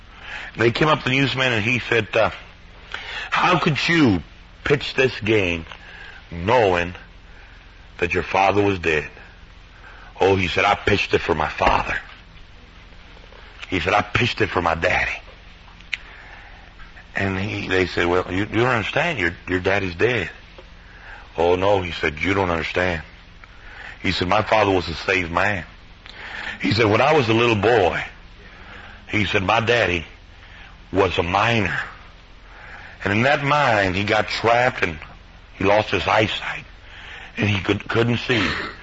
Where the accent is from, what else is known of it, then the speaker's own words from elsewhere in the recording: United States; I grew up here in the States, but my father and my grandmother, they lived in Mexico.